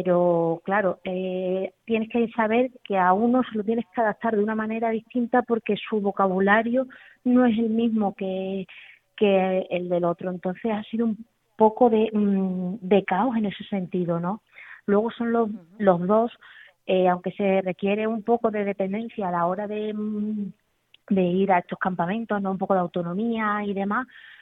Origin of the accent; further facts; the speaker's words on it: Extremadura, Spain; Yo en este caso, como soy de Extremadura, vamos al CRES de Sevilla, ¿vale?